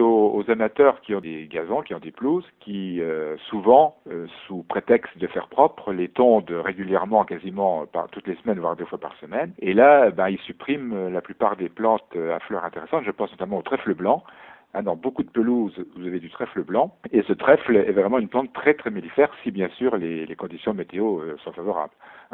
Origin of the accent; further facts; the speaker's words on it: Grand Est, France; Moi, je suis originaire des Vosges à l'origine